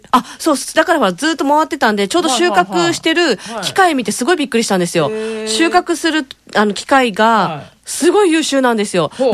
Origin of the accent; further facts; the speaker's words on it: Okinawa, Japan; あとやっぱ沖縄人なんで